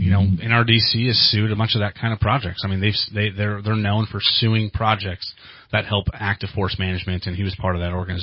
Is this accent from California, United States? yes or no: yes; California, United States; He's been representing Trinity County, my hometown, for the last 14 years since the districting before LaMalfa took over.